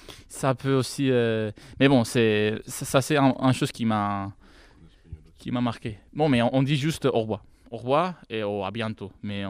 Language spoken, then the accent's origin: French; Spain; French is a second language; now in France; je viens de l'Espagne. Et ce qui m'a donné envie de venir ici en France, c'était plutôt le français.